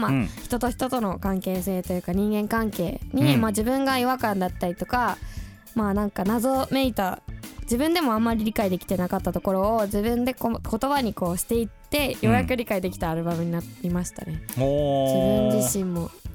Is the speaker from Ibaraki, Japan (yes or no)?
no; Fukuoka, Japan; 福岡出身なんで、はい、地元に帰った時に